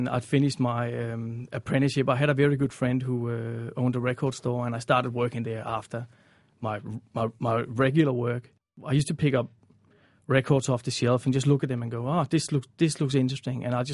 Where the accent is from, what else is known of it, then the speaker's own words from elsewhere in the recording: Denmark; now in Canberra, Australia; I'm originally from Denmark. I live in Canberra now